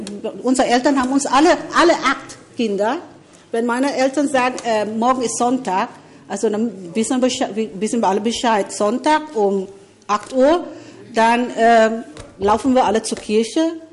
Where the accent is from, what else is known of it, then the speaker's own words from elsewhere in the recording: Philippines; German is a second language; also born or lived in Manila; ich bin eigentlich im Süden auf den Philippinen geboren. Ich war aber nicht lange dort. Da war ich, glaube ich, 10 Jahre. Dann haben wir den Süden verlassen, um nach Manila, also nach Norden